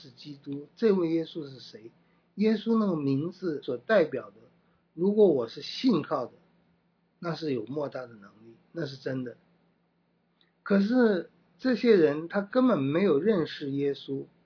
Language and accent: Chinese; China; 我们中国人在面对西方文明的时候，面对这个列强的时候